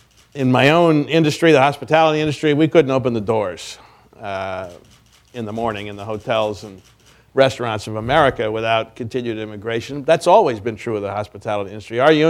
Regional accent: United States; As an American, I find it appalling and frightening.

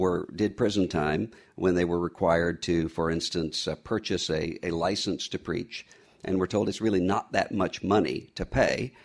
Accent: United States; not only as a Baptist, but as an American and as a Christian.

